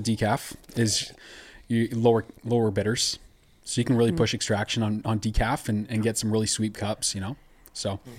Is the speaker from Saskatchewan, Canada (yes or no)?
no; Ottawa, Ontario, Canada; You know, I'm from Canada, in Ottawa.